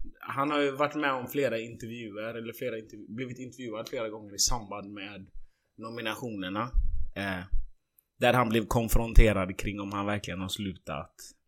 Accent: Sweden; born there; jag är född i Sverige

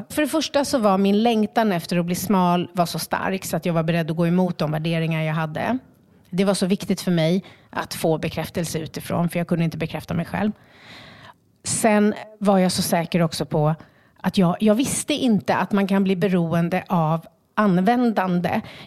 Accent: Stockholm, Stockholm County, Sweden; eftersom jag är uppväxt i Skärholmen, så känner jag ju väldigt mycket människor.

